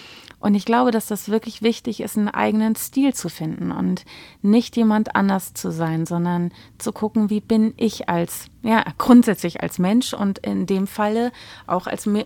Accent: Hamburg, Germany; also born or lived in London; Nee, ich habe meine Teenie-Zeit in Hamburg zugebracht. Also ich bin aus London damals nach Hamburg gekommen

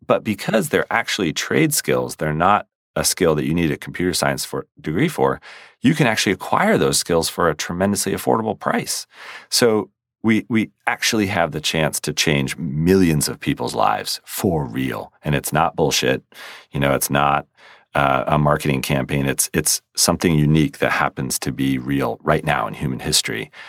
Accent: United States; born there; And I was born in America, you know, and I was born to parents who, you know, didn't get divorced.

